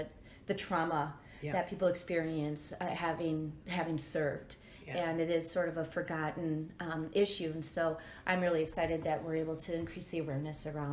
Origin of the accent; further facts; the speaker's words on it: Madison, United States; I had always done them in Madison, which was basically my hometown, and it was in my backyard.